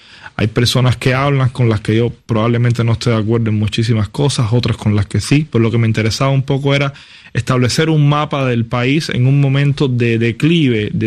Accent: Cuba; era un ídolo de mi infancia, ¿no? Era alguien que yo observaba de pequeño cuando jugaba en Cuba.

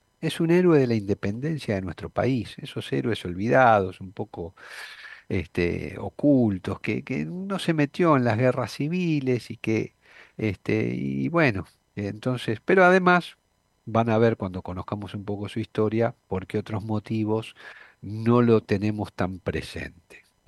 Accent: Buenos Aires, Argentina; los que somos porteños, los que vivimos en Buenos Aires, los que la recorremos

